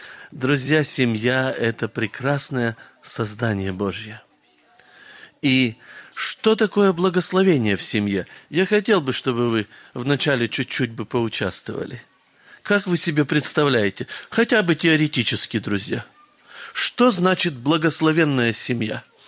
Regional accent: Kazakhstan; я из Казахстана.

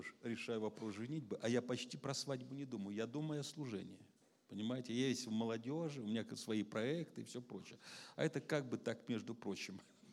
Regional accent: Saint Petersburg, Russia; Но я коренной житель, я имел право на льготы.

